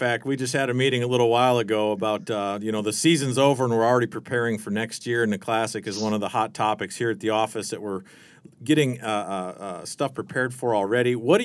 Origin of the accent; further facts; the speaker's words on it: Minnesota, United States; I'm from Minnesota, so that's something we do in the winter.